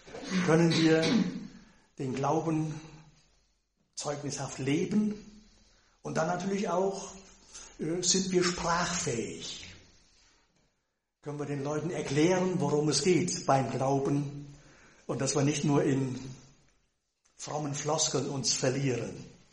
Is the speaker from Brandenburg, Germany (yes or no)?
no; North Rhine-Westphalia, Germany; Wie sagt man bei uns im Siegerland, da haben wir schon immer so gemacht, wie vor 150 Jahren, kommt bloß nicht auf die Idee, irgendwas daran zu ändern.